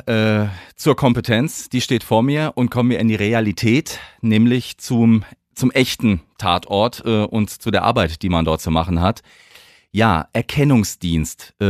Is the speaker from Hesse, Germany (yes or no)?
yes; Hesse, Germany; Ich bin ja selbst aus dem Hause Südhessen, also Heimspiel heute für uns drei, ne?